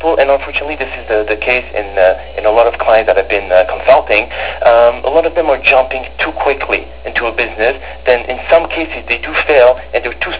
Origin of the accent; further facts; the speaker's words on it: Canada; I mean, I come from Canada